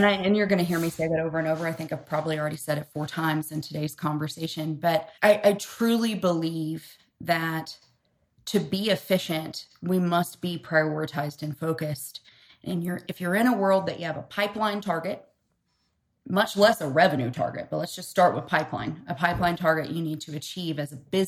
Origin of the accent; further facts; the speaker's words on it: Kentucky, United States; I'm originally from Kentucky, and so that's bourbon country.